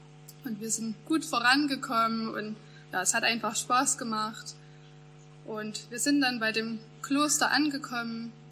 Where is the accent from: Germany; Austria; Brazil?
Germany; Königswalde, Saxony; ich komme aus Königswalde.